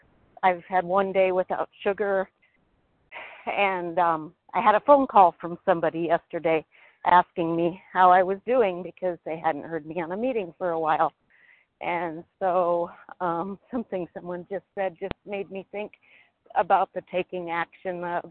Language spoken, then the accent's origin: English; South Dakota, United States; Oh, I'm sorry. South Dakota.